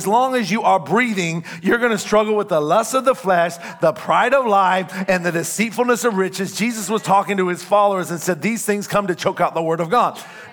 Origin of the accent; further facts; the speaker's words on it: New York, United States; I'm a New Yorker and you better get out of my way